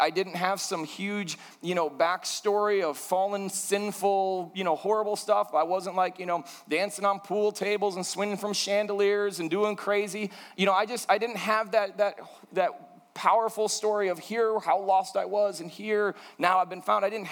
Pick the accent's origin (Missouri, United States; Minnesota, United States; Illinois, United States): Illinois, United States; Chicago; moved away; I'm originally from the Chicago area. We moved from Chicago down to Florida and then up to Alabama.